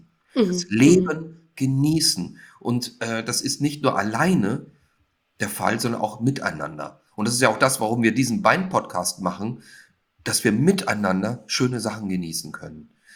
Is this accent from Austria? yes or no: yes; Austria; Ich bin ja eigentlich Österreicher